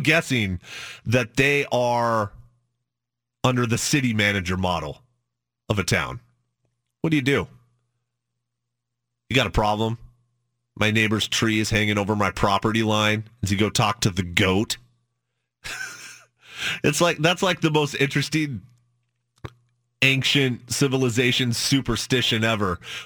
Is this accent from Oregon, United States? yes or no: yes; Carlton, Oregon, United States; I'm from the Valley, and some folks on Twitter got at me, where at? And I say, Carlton, Oregon, baby, Pinot Noir country.